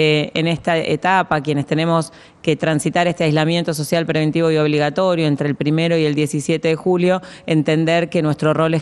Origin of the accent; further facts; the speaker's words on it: Argentina; como sociedad argentina siempre tenemos que recordar los logros alcanzados